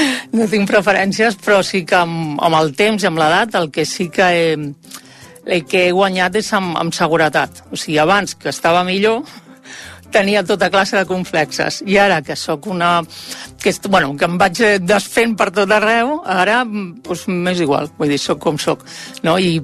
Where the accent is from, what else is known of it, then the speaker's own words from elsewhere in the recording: Barcelona, Catalonia, Spain; tinc 55 anys, sóc de Barcelona, del barri de Sant Antoni